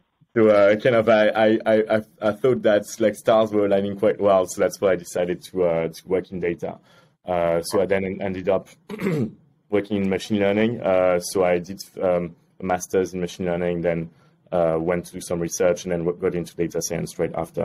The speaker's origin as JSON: {"language": "English", "town": "Paris", "region": "Île-de-France", "country": "France", "also_born_or_lived": "Singapore", "lives_now": "London, United Kingdom", "said": "I've lived in London for 8 years now. Just before I was in Singapore. I'm from Paris initially."}